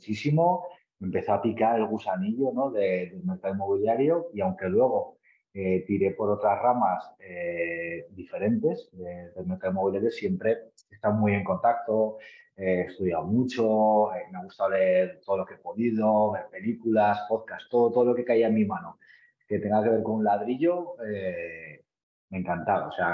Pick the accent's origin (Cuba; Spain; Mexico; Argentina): Spain; Zaragoza, Aragon; Bueno, pues soy zaragozano, año de nacimiento.